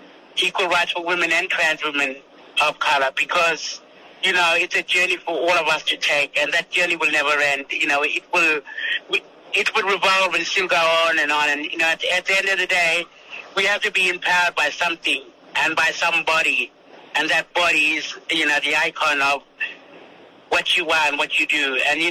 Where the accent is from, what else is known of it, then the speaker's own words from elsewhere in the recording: Northern Territory, Australia; I'm from Kiwi Island, Northern Territory. I'm part of the Sister Girls, the indigenous transgender community on Kiwi Islands